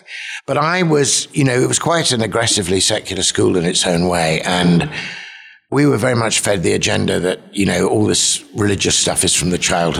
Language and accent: English; United Kingdom; I'm a Brit. I use the word Brit or British quite carefully. I'm half English, half Scottish. So two of the kingdoms of the United Kingdom I cover both. My mother is Scottish, was Scottish. My father was an Englishman.